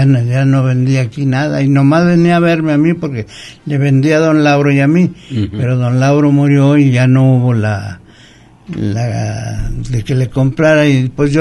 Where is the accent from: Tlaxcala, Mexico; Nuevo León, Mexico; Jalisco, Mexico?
Jalisco, Mexico; Colotlán; mire, soy de Colotlán.